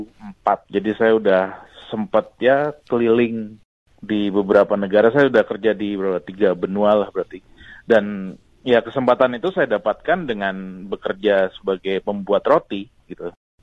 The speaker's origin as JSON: {"language": "Indonesian", "region": "Jakarta", "country": "Indonesia", "tie": "born or raised there", "said": "saya waktu itu besar di Jakarta. Jadi saya sampai lulus SMA di Jakarta"}